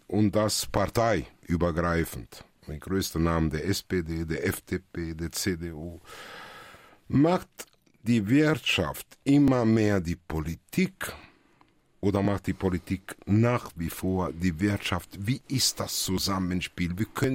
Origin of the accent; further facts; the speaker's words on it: Italy; Ich muss das sagen, ich bin Italiener.